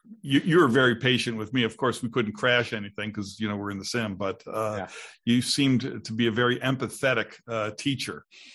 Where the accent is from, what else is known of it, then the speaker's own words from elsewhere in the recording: Binghamton, New York, United States; The simulator that you used was actually built in my hometown of Binghamton